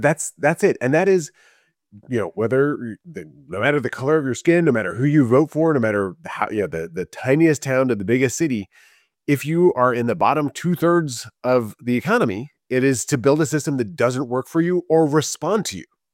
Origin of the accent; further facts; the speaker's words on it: Madison, United States; And the James Madison, I'm from Madison, named after James Madison